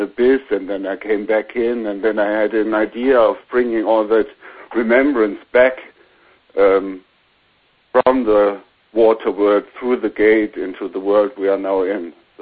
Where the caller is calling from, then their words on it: western Germany, Germany; I'm calling from Western Germany.